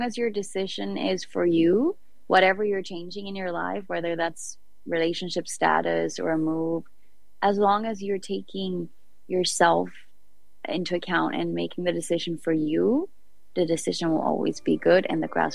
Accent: Sweden; From Sweden. So I'm very far away from home.

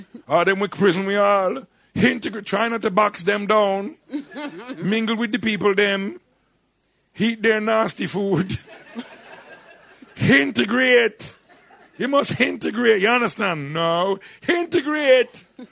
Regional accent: Dudley, West Midlands, United Kingdom; I always thought of myself as I'm a Dudley kid and I'm from Dudley.

